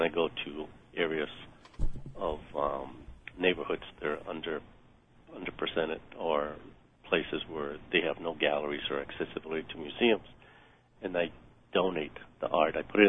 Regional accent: Tijuana, Baja California, Mexico; now in Minneapolis, United States; Basically, I was raised in the most visited border in the whole planet, Tijuana, Baja California, Mexico. It's across from San Diego, Southern California.

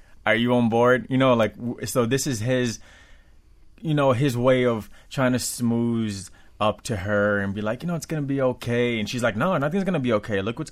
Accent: Brazil; now in South Florida, United States; I'm from Brazil.

